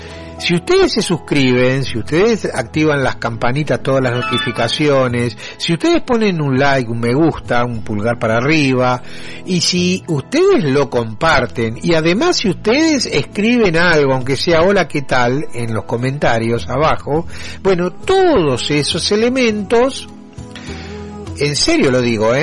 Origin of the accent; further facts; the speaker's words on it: Argentina; Pero primero soy argentino. Uh-huh. Y tengo un idioma, tengo una cultura.